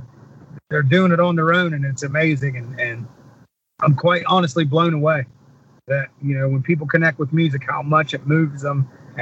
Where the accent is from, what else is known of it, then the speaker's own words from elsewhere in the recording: West Virginia, United States; I go, nothing. I'm from West Virginia.